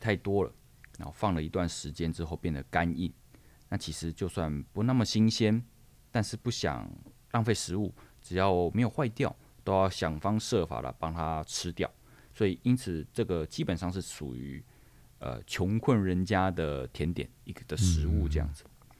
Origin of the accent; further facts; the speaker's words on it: Tainan, Taiwan; 那如果听众朋友也跟我一样是来自于全糖的国度咧，我们台南人都一定还要在淋上炼乳。